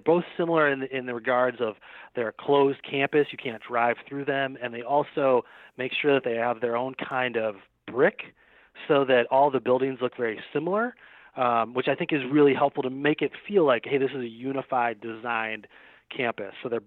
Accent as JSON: {"language": "English", "region": "Minnesota", "country": "United States", "tie": "born or raised there", "said": "Growing up in Minnesota, I love it."}